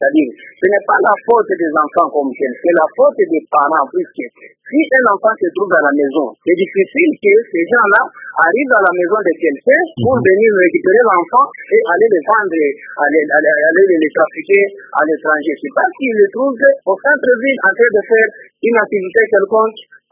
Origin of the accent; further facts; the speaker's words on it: Katanga, DR Congo; c'est le cas qui est fait ici chez nous au Katanga